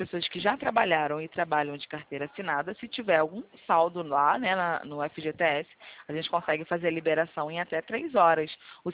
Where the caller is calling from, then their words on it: Rio de Janeiro, Brazil; Eu falo do Rio de Janeiro.